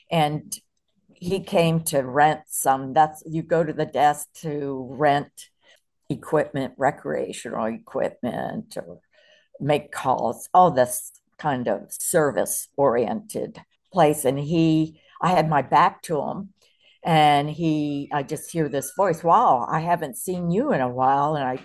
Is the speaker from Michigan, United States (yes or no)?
no; Pittsburgh, Pennsylvania, United States; Another time, I remember when I was even younger, six or something, we grew up in Pittsburgh, Pennsylvania, and I used to play with my little gang on the railroad tracks.